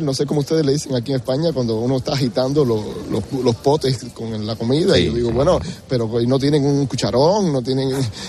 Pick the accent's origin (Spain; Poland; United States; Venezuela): United States; Miami, Florida; Yo que soy de Miami, tenemos otro tipo de historia